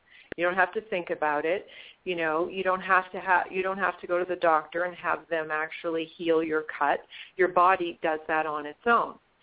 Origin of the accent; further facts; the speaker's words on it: Winnipeg, Manitoba, Canada; now in United States; I'm originally from Canada, and I'm from Winnipeg, Manitoba, which is one of the coldest places on the planet and probably one of the most extreme places.